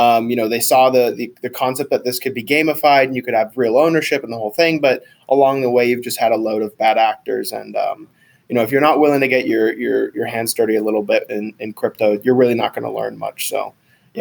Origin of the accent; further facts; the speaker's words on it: Singapore; me being obsessed with gaming since I was young growing up in Singapore